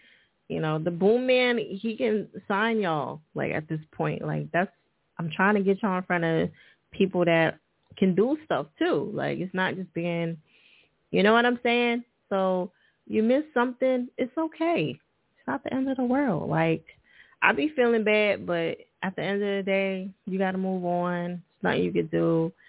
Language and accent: English; New Jersey, United States; now in Philadelphia, United States; You know, that's my home state, so, you know, even though I live in Philly